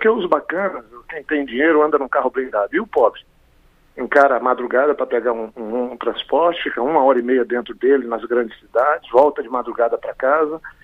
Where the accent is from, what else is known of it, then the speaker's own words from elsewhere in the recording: Acre, Brazil; Eu sou do estado do Acre